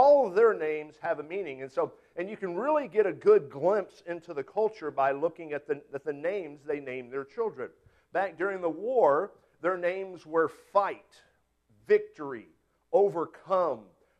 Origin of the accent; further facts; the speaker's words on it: United States; can't you tell I'm from America?